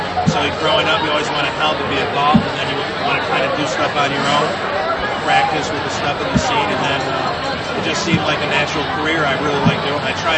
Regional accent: Buffalo, New York, United States; I am from upstate New York, not too far from here in Buffalo, New York, or Niagara Falls area.

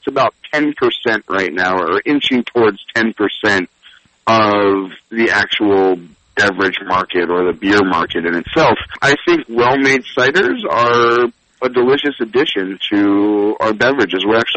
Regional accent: Philadelphia, Pennsylvania, United States; I grew up in Philadelphia, and I got to say, I never spent much time in Pittsburgh.

